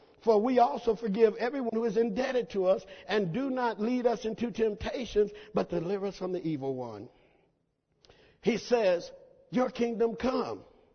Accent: Oklahoma, United States; I'm a bit country. Okay, I'm from Oklahoma, and we tend to do country stuff and talk country

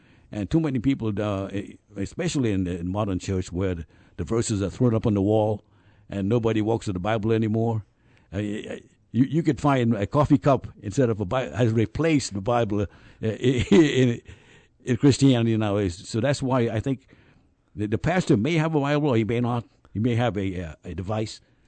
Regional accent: Trinidad & Tobago; I grew up in the Caribbean in Trinidad.

